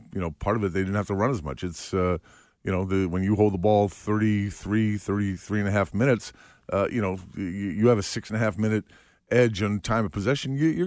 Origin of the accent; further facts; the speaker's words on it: Boston, Massachusetts, United States; the Yankees were to us when we were growing up in Boston.